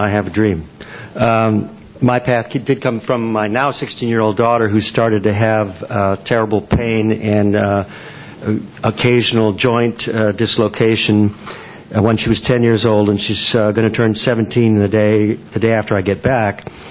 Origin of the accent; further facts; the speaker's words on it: Daytona Beach, Florida, United States; yet another doctor in my hometown of Daytona Beach said